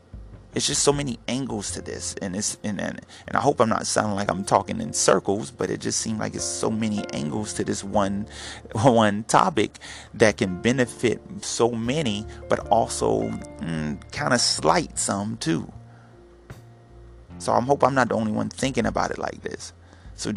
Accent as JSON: {"language": "English", "town": "Jackson", "country": "United States", "said": "Shoot, I'm from Jackson. I left Jackson to come here because of a scholarship"}